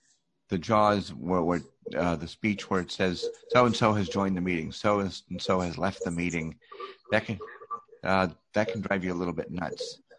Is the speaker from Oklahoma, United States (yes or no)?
no; Maine, United States; Hi, everyone. … I'm from Maine. I'm the treasurer of the NFB of Maine.